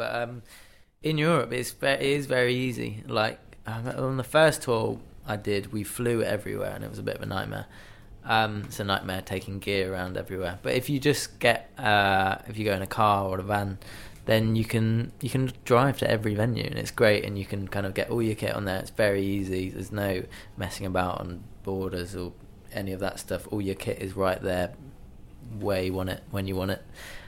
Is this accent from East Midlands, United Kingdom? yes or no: yes; Leicester, East Midlands, United Kingdom; now in London, United Kingdom; I'm from Leicester.